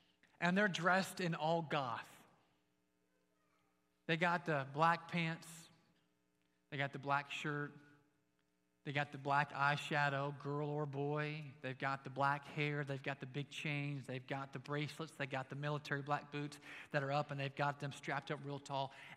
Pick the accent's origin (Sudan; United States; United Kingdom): United Kingdom; Scotland; like I'm Scottish, wee little man up in a tree.